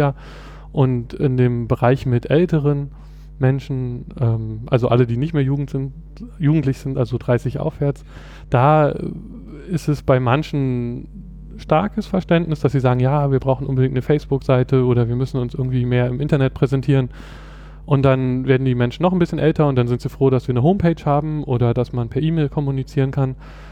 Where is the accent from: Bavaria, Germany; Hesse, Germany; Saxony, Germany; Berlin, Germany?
Berlin, Germany; Also ich komme aus Berlin, bin hier geboren und aufgewachsen und habe auch die meiste Zeit in Berlin studiert, mit der Ausnahme eines Auslandssemesters in Kopenhagen